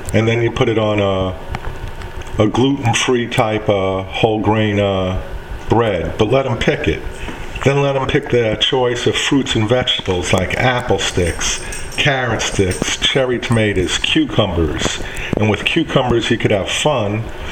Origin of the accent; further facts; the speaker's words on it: New York City, New York, United States; moved away; And I'm from the Bronx and my wife's from Brooklyn. And when I go home, my friends tease me and tell me I sound like a Southern belle.